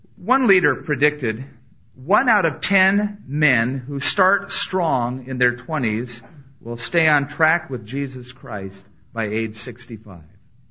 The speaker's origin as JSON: {"language": "English", "region": "California", "country": "United States", "said": "But it just so happened that I came from Southern California."}